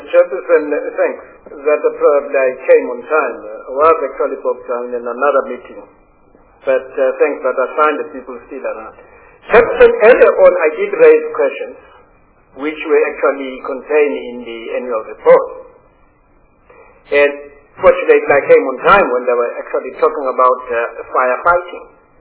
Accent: Gauteng, South Africa; I am from Gauteng.

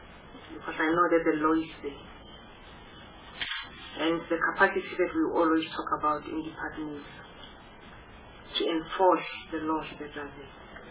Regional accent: North West, South Africa; Like I said, I'm from the Northwest Province and I always get worried.

